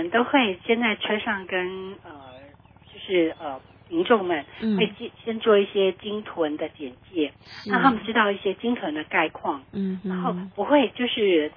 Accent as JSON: {"language": "Chinese", "country": "Taiwan", "said": "那我觉得可能是我们台湾人还蛮和善的哈，"}